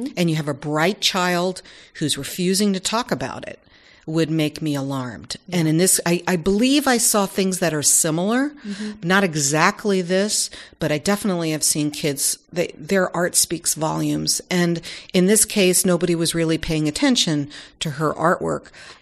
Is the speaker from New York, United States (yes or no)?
yes; New York, United States; I am from New York and had the funniest father in the world who used to make me laugh so hard I would cry